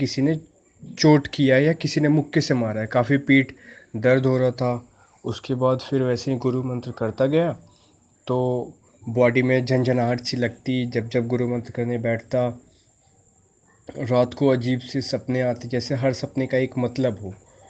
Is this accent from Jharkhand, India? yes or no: yes; Jharkhand, India; मैं झारखंड से हूँ।